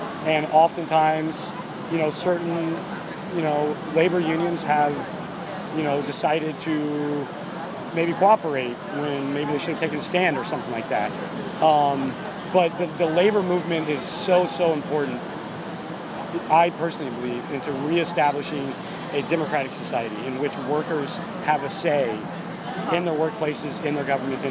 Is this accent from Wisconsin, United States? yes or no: no; Oregon, United States; I am from Oregon.